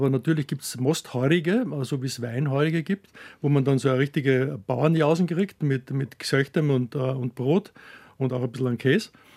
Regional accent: Herzogenburg, Lower Austria, Austria; Ich komme aus Herzogenburg. Das ist eine kleine Stadt in der Nähe von Wien, also etwa 60 Kilometer entfernt.

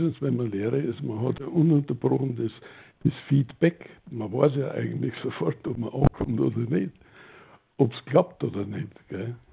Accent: Passau, Bavaria, Germany; Ist auch eine gebürtige Passauerin, ja. Insofern sind die Wurzeln sehr nahe beieinander, klar.

